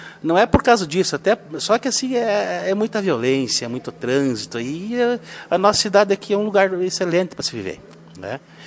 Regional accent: São Joaquim, Rio Grande do Sul, Brazil; Nós que somos cria lá do São Joaquim, né?

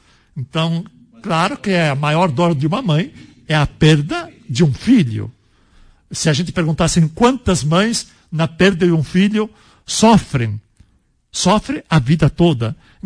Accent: Rio Grande do Sul, Brazil; eu venho da região da Serra, onde a colonização italiana chegaram em Veranópolis e Cotiporã.

